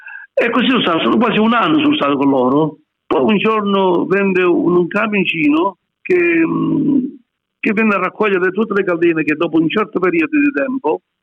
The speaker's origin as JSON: {"language": "Italian", "region": "Calabria", "country": "Italy", "said": "io da italiano, sono calabrese, sogno, calabrese."}